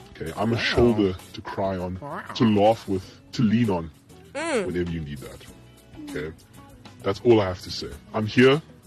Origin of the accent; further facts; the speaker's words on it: Cape Town, Western Cape, South Africa; I am 24 years old. I'm from Cape Town. Been here my whole life.